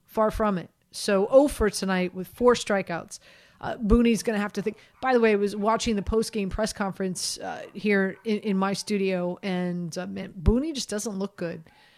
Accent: Miami, Florida, United States; Listen, I grew up in Miami. My dad played for the University of Miami, so I grew up a huge Canes fan.

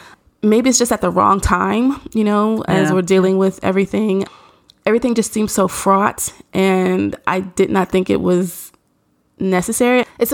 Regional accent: Nashville, Tennessee, United States; You know, I'm from Nashville, so we didn't get those things, like those trendy things, right on time either.

